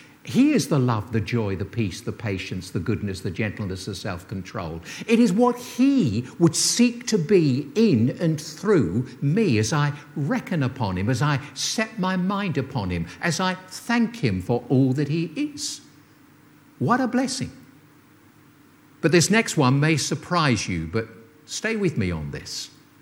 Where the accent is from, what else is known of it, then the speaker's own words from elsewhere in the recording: England, United Kingdom; And I'm an Englishman, so I try to be a bit more diplomatic, I suppose, regarding such things.